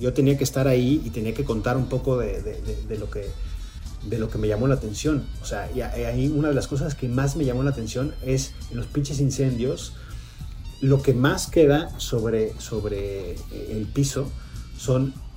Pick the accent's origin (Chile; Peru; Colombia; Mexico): Mexico; Digamos que como mexicano ya me había tocado huracanes, ¿no?